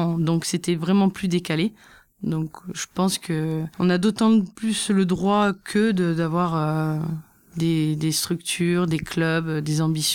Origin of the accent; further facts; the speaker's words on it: Lyon, Auvergne-Rhône-Alpes, France; Alors c'est dans la région lyonnaise, comme je suis lyonnaise